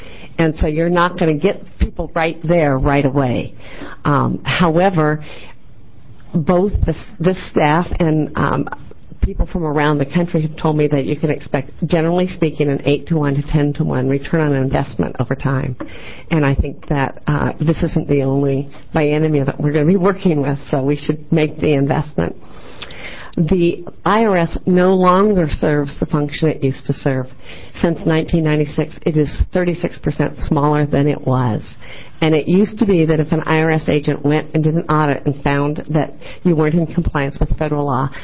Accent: Portland, Oregon, United States; I'm from Portland, and I'm the facilitator for Tax Fairness Oregon.

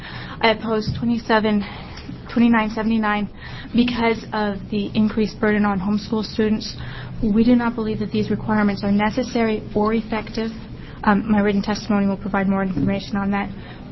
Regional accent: Salem, Oregon, United States; For the record … I'm from Salem.

